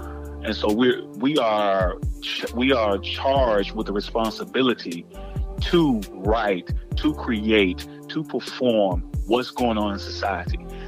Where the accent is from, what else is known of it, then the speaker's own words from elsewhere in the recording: Mississippi, United States; And it's a proud day to say I'm from Mississippi.